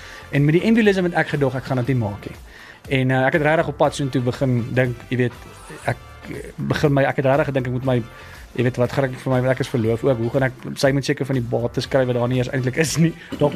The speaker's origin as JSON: {"language": "Afrikaans", "town": "Klerksdorp", "region": "North West", "country": "South Africa", "tie": "born or raised there", "said": "Ek het al groot geword op Klerksdorp."}